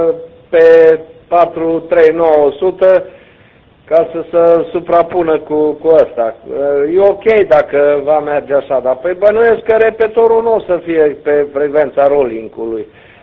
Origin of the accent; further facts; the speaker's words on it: Transylvania, Romania; N-am înțeles, mai lung un pic, că noi suntem ardeleni.